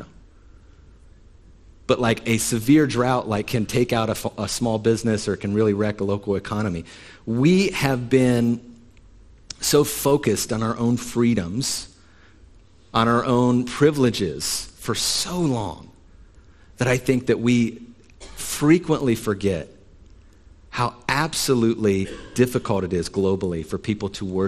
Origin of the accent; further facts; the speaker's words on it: Ohio, United States; But much of Ohio was in drought. Morgan County, my hometown, was in a severe drought all summer.